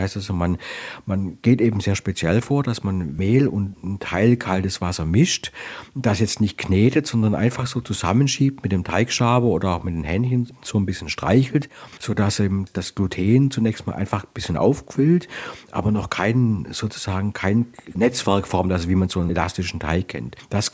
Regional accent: Baden-Württemberg, Germany; Also in meiner Umgebung, wo ich aufgewachsen bin, also auf der Ostalb, da hießen die Briegel Seelen.

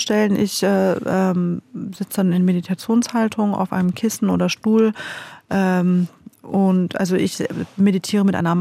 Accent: Germany; now in Austria; ich darf in Österreich nicht wählen. Ich bin Deutsche.

